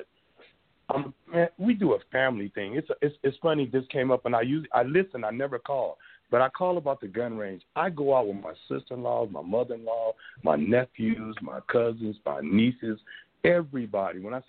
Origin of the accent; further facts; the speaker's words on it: Fresno, California, United States; I learned a lot of things growing up in Fresno, California, you know.